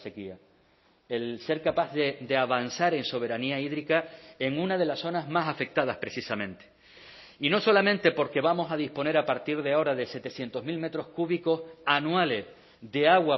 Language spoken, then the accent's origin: Spanish; Santa Lucía, Canary Islands, Spain; Vengo del sureste de Gran Canaria, de Santa Lucía, una tierra que algunos denominaban Triángulo de la Pobreza